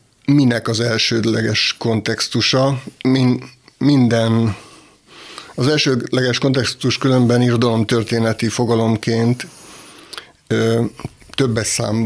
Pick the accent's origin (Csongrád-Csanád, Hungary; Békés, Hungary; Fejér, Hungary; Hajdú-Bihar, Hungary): Békés, Hungary; Endrőd; Egy tanyavilágban nőttem föl egész pontosan, azután pedig egy békésmegyeri faluban, Endrődön